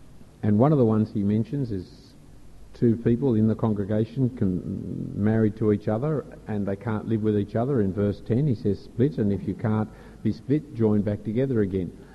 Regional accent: Australia; As an Australian citizen, it is an appalling thing. It is destructive of our society. But I'm a citizen of the kingdom of heaven, first and foremost, and my Australian citizenship is relatively unimportant.

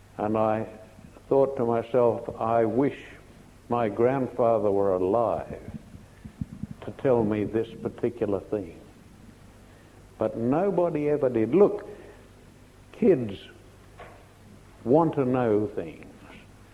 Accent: Australia; I said, I'm not a European. I said, I'm Australian, and that's very different.

